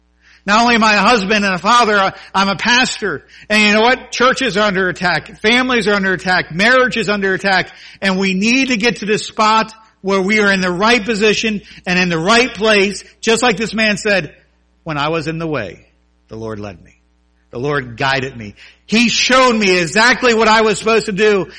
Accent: United States; I'm an American and I want this to turn out right because I want God's blessing.

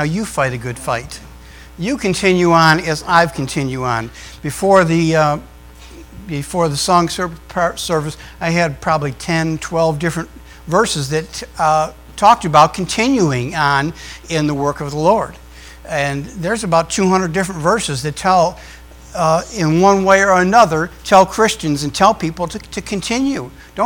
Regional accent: the North, United States; That's Southern language. I'm from the North.

